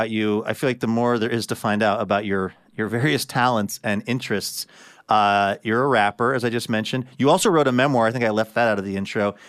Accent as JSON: {"language": "English", "town": "Seattle", "region": "Washington", "country": "United States", "tie": "born or raised there", "said": "There was a whole era for … when I was growing up in Seattle"}